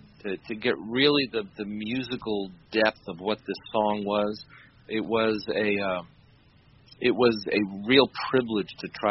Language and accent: English; Beacon, New York, United States; Well, Don was lived in the same county that I grew up in New York along the Hudson River. I was … neighbor along 9D in Beacon, New York